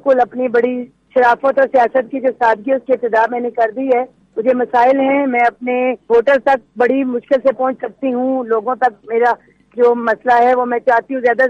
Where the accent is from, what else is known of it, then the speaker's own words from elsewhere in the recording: Pakistan; میری پرورش میری پیدائش اسی علاقے کی ہے، اور میں چاہوں گی، میں نے بچپن سکول یہاں پیدل جا کے کچی گلیوں سے گندی نالیوں سے گزر کے میں گئی ہوں، پیدل میں وقار شاہ کالج گئی ہوں،